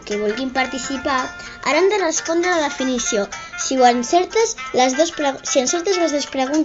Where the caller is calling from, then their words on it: Shanghai, China; Des de Xina, més ben dit, des de Xangai.